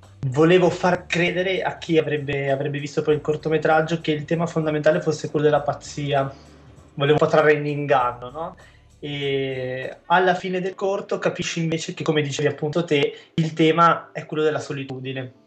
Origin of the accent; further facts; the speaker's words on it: Genoa, Liguria, Italy; born there; nella regione dove sono nato io, a Genova, Liguria.